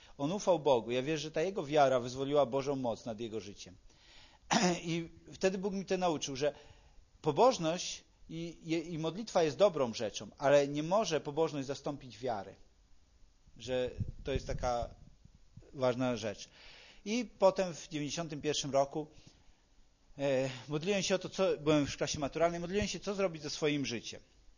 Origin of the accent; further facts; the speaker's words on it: Lubusz Voivodeship, Poland; ja pochodzę z diecezji zielonogórsko-gorzowskiej, czyli nad całą granicą z Niemcami